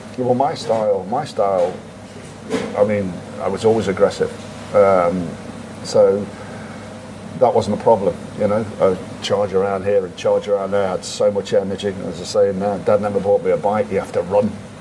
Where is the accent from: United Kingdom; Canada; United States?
United Kingdom; I would look at a European striker based on the fact that I'm a British striker and think, God, he's lazy, right?